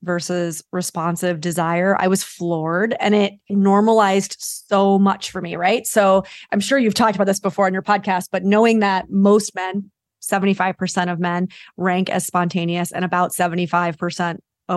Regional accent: New York, United States; I want to start by saying I'm a New Yorker. So I'm very blunt and direct.

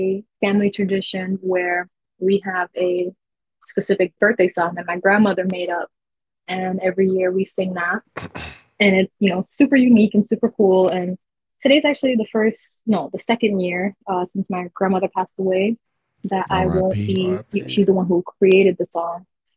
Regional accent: Brooklyn, New York, United States; I'm from New York City, Brooklyn.

